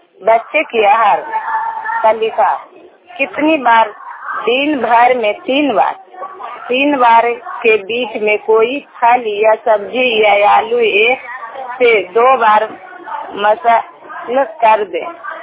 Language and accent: Hindi; Bariyo, India; मैं बरियो के रहने वाली हूँ।